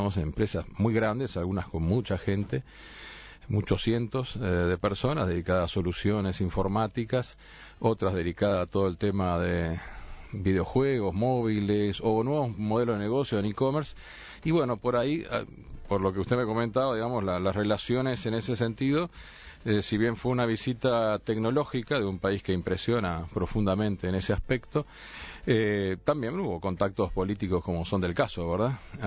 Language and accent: Spanish; Uruguay; como todo uruguayo, somos una mezcla de varias regiones después, ¿verdad? Porque si bien el apellido es de origen alemán, mis abuelos en verdad eran ucranianos, abuelos españoles.